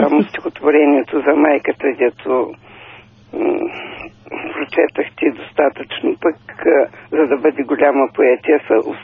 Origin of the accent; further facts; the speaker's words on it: Preselka, Burgas Province, Bulgaria; съм от Преселка